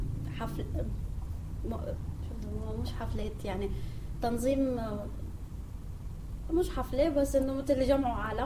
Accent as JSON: {"language": "Arabic", "country": "Palestine", "said": "انا طبيعتي بلدي الاصلي فلسطين، فهنيك بنزل ثلج"}